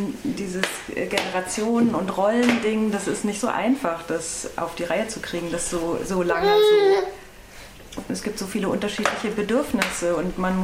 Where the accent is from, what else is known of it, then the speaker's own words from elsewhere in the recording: Bad Freienwalde, Brandenburg, Germany; in Bad Freienwalde an der Oder, wo ich herkomme, da gibt es ein Jugendblasorchester und da habe ich Klarinette gelernt.